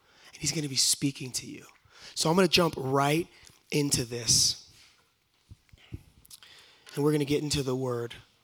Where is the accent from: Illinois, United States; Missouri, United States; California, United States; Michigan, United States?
California, United States; Sacramento; now in Roseville, United States; I'm from Sacramento, California. And you guys know where Sacramento, California is? It's the state capital. I love it. I actually live a little bit east of there in a city called Roseville.